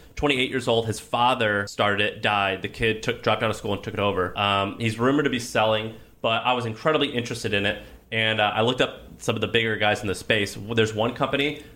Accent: Midwest, United States; accent: Midwestern; And that's my Midwestern accent. I say Warsh.

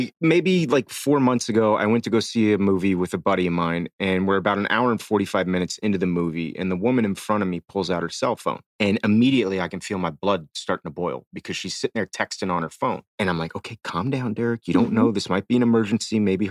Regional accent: Miami, Florida, United States; I grew up in Miami and had this massive blowout party in the middle of the summer.

